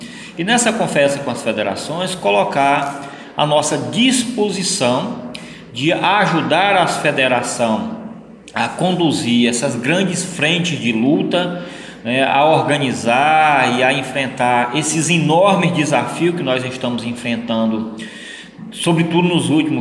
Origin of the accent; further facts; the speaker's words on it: Ceará, Brazil; Eu que sou do Ceará